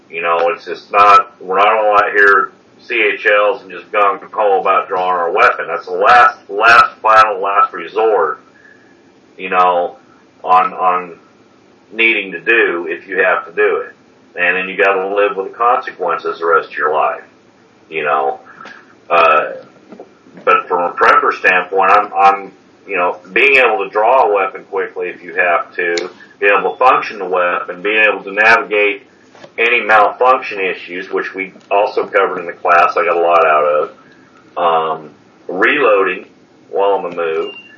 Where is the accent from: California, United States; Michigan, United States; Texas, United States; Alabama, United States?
California, United States; since we grew up in Southern California. You know, we've seen a lot of stuff go down out there.